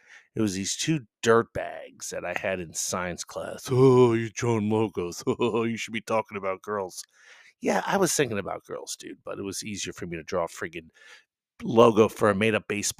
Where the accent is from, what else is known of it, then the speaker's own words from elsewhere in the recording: New Jersey, United States; It's going to be in my home state of New Jersey.